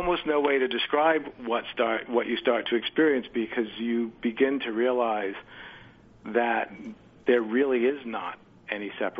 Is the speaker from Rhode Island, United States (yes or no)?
yes; Rhode Island, United States; I grew up in Rhode Island, so I was around during the blizzard of 78